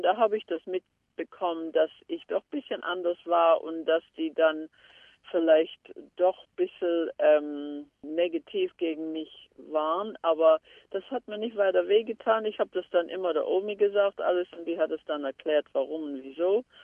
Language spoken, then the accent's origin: German; Australia; born there; first language English; German is a second language; weil ich in Australien geboren bin, Australier bin. Das ist wahrscheinlich, kann ich sagen, das ist meine Muttersprache, aber ich spreche genauso gut Deutsch und ich lese auch Deutsch.